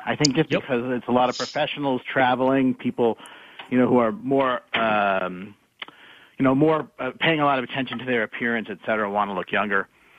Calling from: Houston, Texas, United States; Oh, hey, it's … from Houston again.

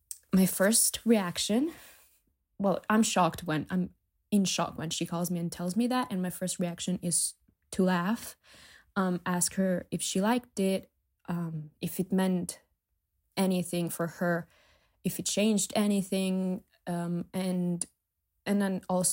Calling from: Italy; English is a second language; Hi. I'm calling from Italy. Sorry for the accent.

